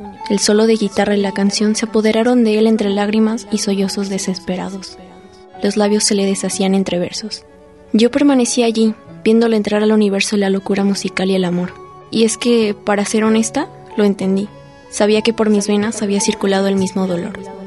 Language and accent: Spanish; Guadalajara, Jalisco, Mexico; Además, soy tapatía.